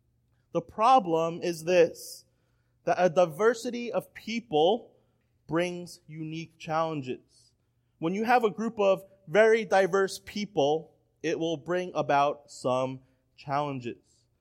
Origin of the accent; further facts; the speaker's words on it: United States; born there; I was born in America, all right? But my parents are from Hong Kong, and I can speak Cantonese, and I look Chinese